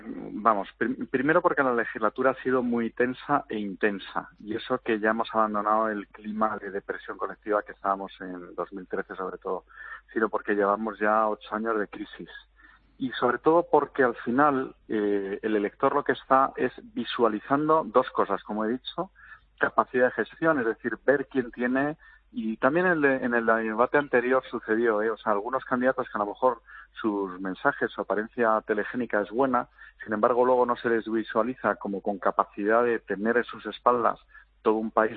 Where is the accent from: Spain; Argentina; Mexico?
Spain; si me puede representar a mí como español en el contexto internacional